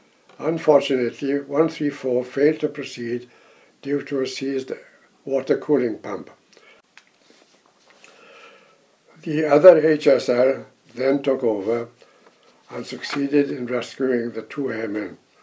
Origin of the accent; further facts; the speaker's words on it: Llandeilo, Wales, United Kingdom; the residents of my hometown of Llandeilo